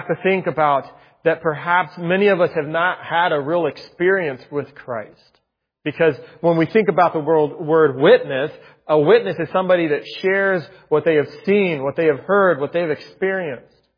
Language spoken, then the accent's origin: English; Spain; When I was growing up in Spain